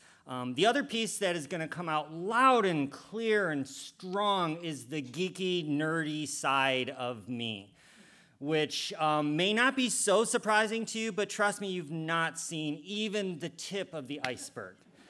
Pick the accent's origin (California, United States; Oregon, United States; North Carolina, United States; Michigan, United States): Michigan, United States; Detroit; born there; I was born in Detroit, Michigan in 1977.